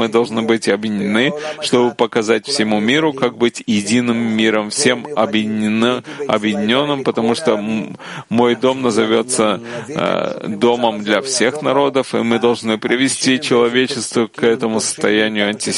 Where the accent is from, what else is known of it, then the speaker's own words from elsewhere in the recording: Russia; now in Israel; Как и он, который приехал из Йемена, а я приехал из России.